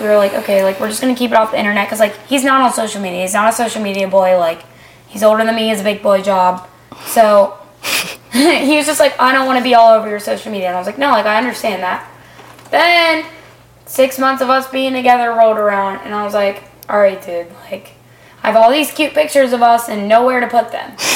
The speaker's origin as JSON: {"language": "English", "region": "Maryland", "country": "United States", "said": "I, like, pretty much grew up there because I'm from Maryland."}